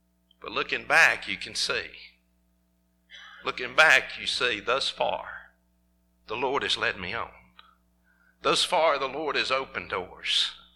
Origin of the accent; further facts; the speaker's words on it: Oxford, Mississippi, United States; I was trying to stay in Oxford. I didn't want to leave my hometown.